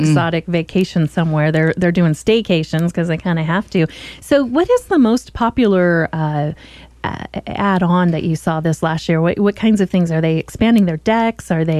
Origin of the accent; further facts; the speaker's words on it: Oregon, United States; because I was raised here in Oregon. I've lived away all these years and I've come back and we lived out in the country.